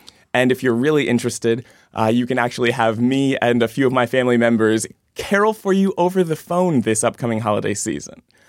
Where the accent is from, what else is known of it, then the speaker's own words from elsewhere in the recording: Canton, United States; also born or lived in Washington, D.C.; both here in the greater Lafayette area, back in my hometown of Canton. I lived in D.C.